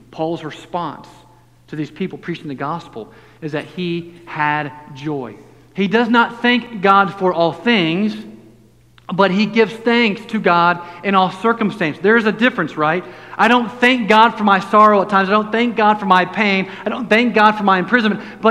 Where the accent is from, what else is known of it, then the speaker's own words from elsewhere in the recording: Columbus, Mississippi, United States; born there; Oh, you were born in Mississippi. Where? I was born in Jackson. My mom said … you're not born in Jackson. You were born in Columbus.